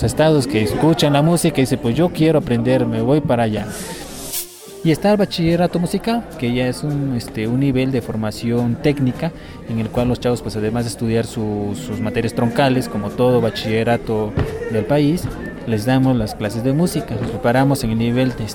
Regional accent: Santa María Tlahuitoltepec, Oaxaca, Mexico; soy originario de Tlahuitoltepec, actualmente funjo como director general

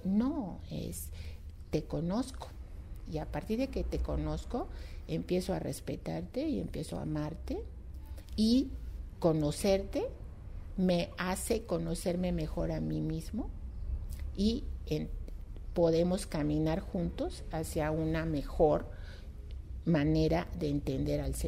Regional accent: Mexico; revalorémonos como mexicanos, que tenemos una riqueza en esta diversidad lingüística

